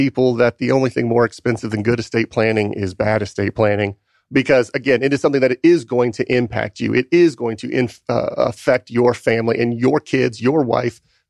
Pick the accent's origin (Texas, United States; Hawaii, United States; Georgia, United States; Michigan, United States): Georgia, United States; now in Atlanta, United States; I'm a Georgia native. I grew up in South Georgia. I've been living in Atlanta with my beautiful wife for the last, for 10 years.